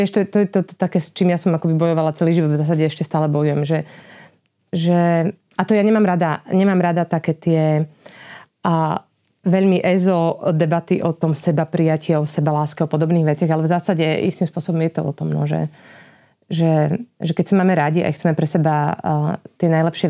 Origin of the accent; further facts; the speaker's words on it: Prešov, Prešov Region, Slovakia; Čiže my sme Prešovčania a v zásade žijeme v tom Prešove, ale máme domček v Kukove.